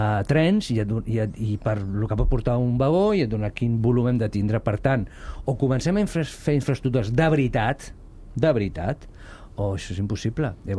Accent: Cornellà de Llobregat, Catalonia, Spain; jo sóc del Delta Llorac, sóc de Cornellà, els avis eren pagesos

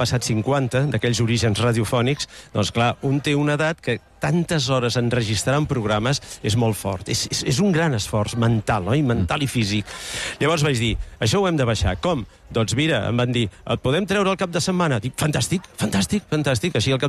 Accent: Sant Feliu de Llobregat, Catalonia, Spain; now in Molins de Rei, Spain; Exacte, sí, jo sóc de Sant Feliu de Llobregat.

